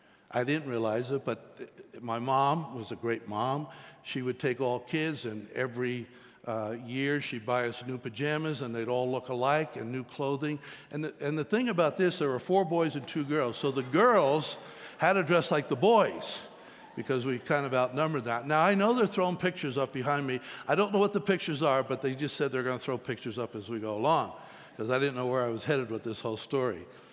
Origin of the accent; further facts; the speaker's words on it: Pottsville, Pennsylvania, United States; I grew up back east in Pennsylvania. Kind of a town of about 20,000, so not a real tiny town, but a small town in the anthracite coal region area there, where the coal mines are all around that particular area. Although Pottsville itself was more like the county seat